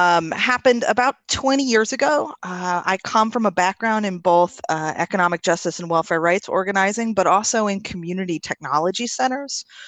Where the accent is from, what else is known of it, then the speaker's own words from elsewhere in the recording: Troy, New York, United States; a residential YWCA in my hometown of Troy, New York.